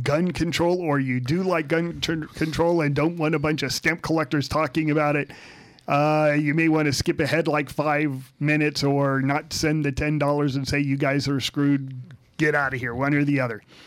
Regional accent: California, United States; and we come from Southern California.

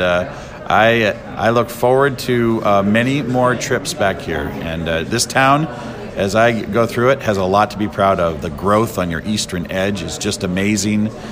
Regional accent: Norfolk, Nebraska, United States; to be fighting for the people back here in my hometown. You know, I have an advantage, I think, being from a town the size of Norfolk.

